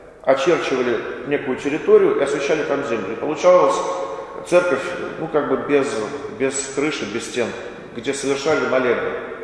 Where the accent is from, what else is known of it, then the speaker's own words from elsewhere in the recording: Tver, Tver Oblast, Russia; У нас в Твери, вот, карел же очень много живет, я из Твери сам.